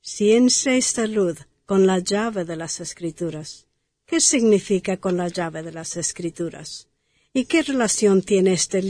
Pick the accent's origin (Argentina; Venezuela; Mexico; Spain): Mexico; En la querida iglesia en la cual crecí en México